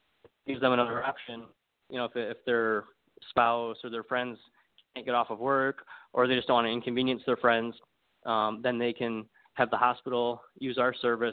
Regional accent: Michigan, United States; So I'm from Michigan, but Yale is from Atlanta, one of our co-founders, and Anya's from New York.

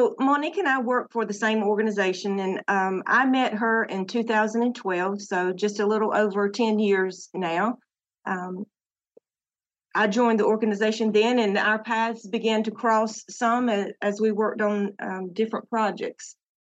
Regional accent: Dublin, Georgia, United States; now in Lilburn, United States; So I am a true Georgia peach. I was born and raised in Dublin, Georgia.

